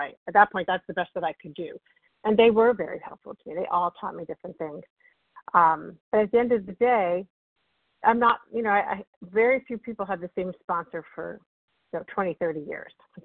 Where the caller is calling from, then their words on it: Massachusetts, United States; from Massachusetts.